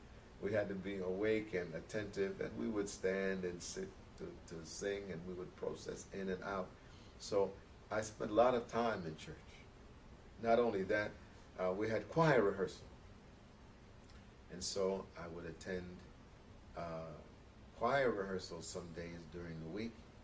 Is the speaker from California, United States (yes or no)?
no; Brooklyn, New York, United States; So I grew up in the Episcopal Church, St. Luke and St. Matthew's on Clinton Avenue and Fulton Street in Brooklyn, New York.